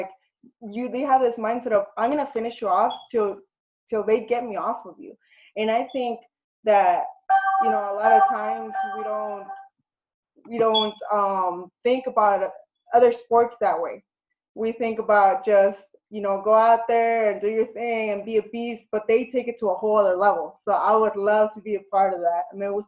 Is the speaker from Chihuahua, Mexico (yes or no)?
yes; Ciudad Juárez, Chihuahua, Mexico; Yo soy de Ciudad Juárez, Chihuahua